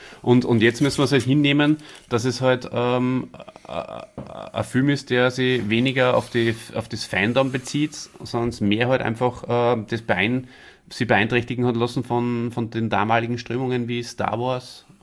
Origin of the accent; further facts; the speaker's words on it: Austria; wie man bei uns in Österreich sagt